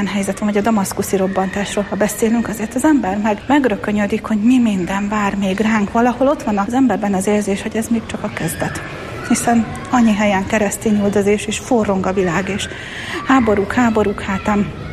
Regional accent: Szabolcs-Szatmár-Bereg, Hungary; Szabolcsi lány vagyok, Nyírségi lány, aki oda születtem és beleszülettem a görög katolikus vallásba

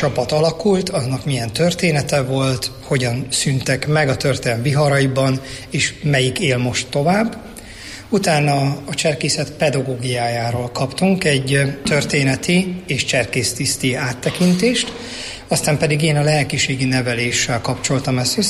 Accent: Jászberény, Jász-Nagykun-Szolnok, Hungary; born there; hiszen jászberényi születésű vagyok.

